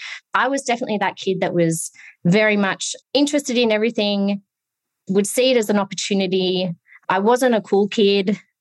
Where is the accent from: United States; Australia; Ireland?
Australia; Victoria; So I grew up, I'm a beachside girl. I grew up on the Mornington Peninsula